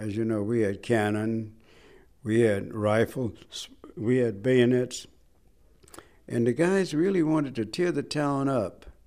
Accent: South Carolina, United States; He was from my home state of South Carolina.

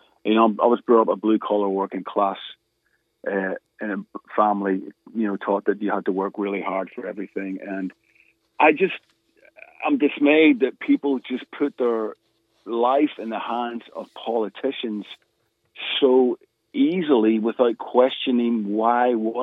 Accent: Northern Ireland, United Kingdom; growing up in Northern Ireland in the 70s and 80s, and seeing firsthand, my own family included, what religious bigotry, sectarianism, hatred, and negativity can do to a country

